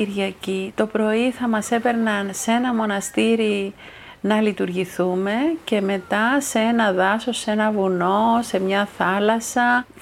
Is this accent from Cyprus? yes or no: yes; Marathovounos, Famagusta District, Cyprus; Είμαστε τρία κορίτσια, εγώ ήμουν η μεγαλύτερη. Κατάγομαι από τον Μαραθόβουνο, ένα χωριό της επαρχίας Αμοχώστου, που έσφιζε από ζωή, είχε 3.000 κατοίκους, φιλοπρόδους και εργατικούς.